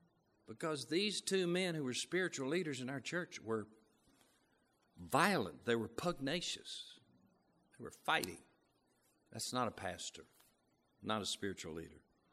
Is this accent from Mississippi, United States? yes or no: yes; Tupelo, Mississippi, United States; But back where I grew up in Tupelo, Mississippi, I grew up in a Baptist church.